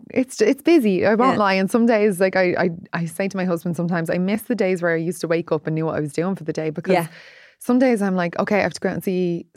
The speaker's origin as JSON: {"language": "English", "country": "Ireland", "also_born_or_lived": "Australia", "said": "And then I came home to Ireland from Australia."}